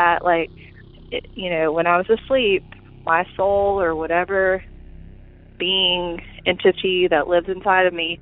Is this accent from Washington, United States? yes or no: no; Alabama, United States; I'm from Alabama.